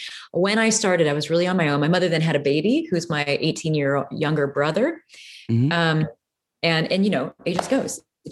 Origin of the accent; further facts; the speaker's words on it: Peoria, Illinois, United States; But I grew up in Peoria, Illinois.